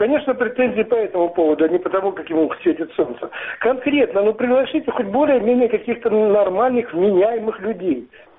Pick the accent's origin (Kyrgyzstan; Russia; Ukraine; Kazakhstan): Ukraine; Yalta, Crimea; Да, я из Ялты.